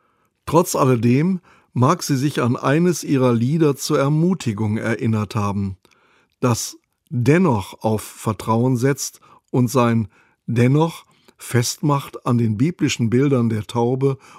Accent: Bochum, North Rhine-Westphalia, Germany; So erlebe ich sie zuletzt noch in meiner Heimatstadt Bochum bei einer Lesung

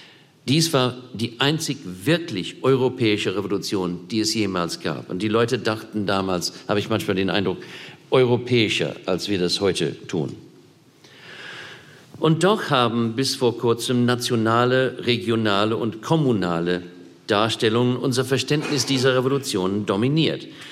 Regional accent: Australia; als Australier kann ich das von mir selbst leider noch nicht behaupten.

